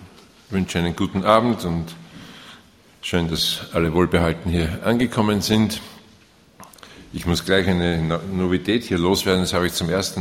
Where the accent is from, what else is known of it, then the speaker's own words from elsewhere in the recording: Austria; accent: Austrian; Von meinem Dialekt spreche ich eigentlich nicht, denke ich, aber von meiner eingefärbten Hochdeutsch ist das Österreichisch ganz klar, denke ich, herauszuhören.